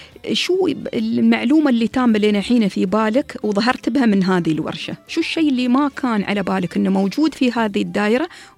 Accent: United Arab Emirates; يعني من رمستنا ومن لهجتنا الإماراتية

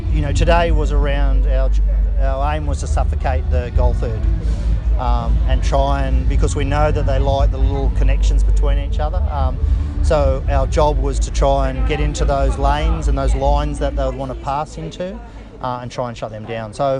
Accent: Australia; I feel like I don't want, as an Australian, I don't want to come in and make them Australian.

